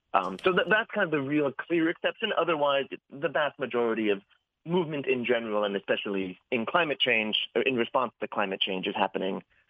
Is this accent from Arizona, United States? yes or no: yes; Arizona, United States; I grew up in Arizona personally, and wildfires were a common occurrence.